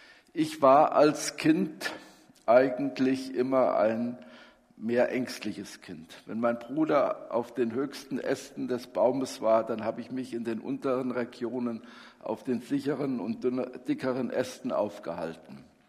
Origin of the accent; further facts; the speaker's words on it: Germany; von Simmershausen nach Dippach, das sind so zwei Orte, in meiner Heimat